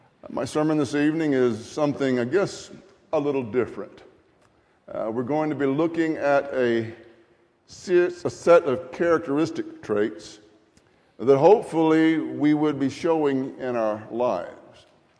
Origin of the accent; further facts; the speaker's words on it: Grenada, Mississippi, United States; when I was growing up, I was firmly convinced that the water in my hometown of Grenada, Mississippi, was the best water in the world.